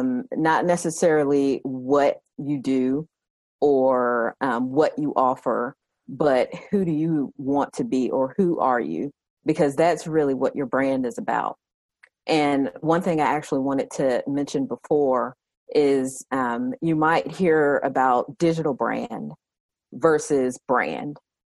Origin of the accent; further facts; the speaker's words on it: Southern United States, United States; accent: Southern; I am definitely Southern, if you can't hear it in my accent.